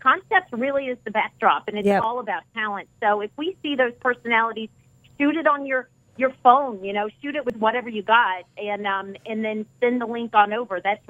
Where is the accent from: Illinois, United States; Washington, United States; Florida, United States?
Florida, United States; because we're from Florida, I mean, we go all over, but we love to really highlight our Florida talent as well.